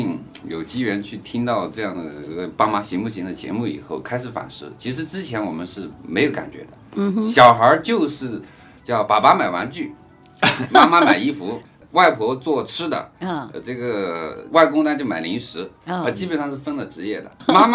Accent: Sichuan, China; 我是四川人。

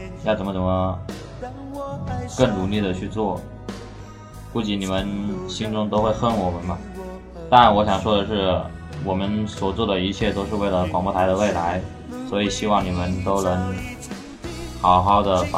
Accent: Hubei, China; 而我是就是湖北省本地的，所以说我基本上可以一个月回去一次

